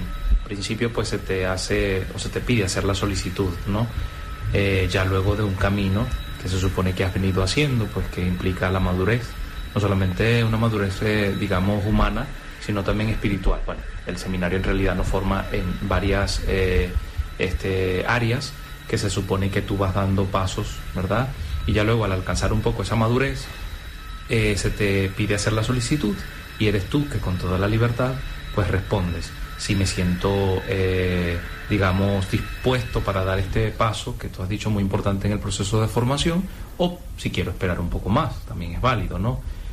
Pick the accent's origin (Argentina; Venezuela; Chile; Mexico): Venezuela; yo soy de Venezuela. Uh-huh. Ya un año y algo aquí, en el Seminario Divino Maestro.